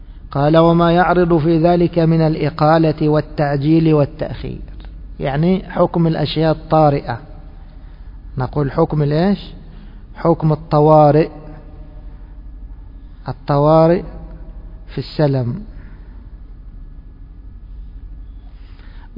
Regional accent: Egypt; نعم، وهذا مشهور عندنا في بلادنا مصر.

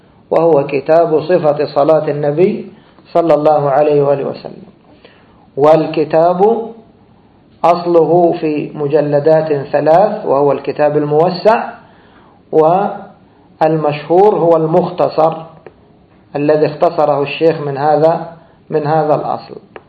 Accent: Egypt; هذا نحن كنا يعني لفظ معروف في بلادنا مصر

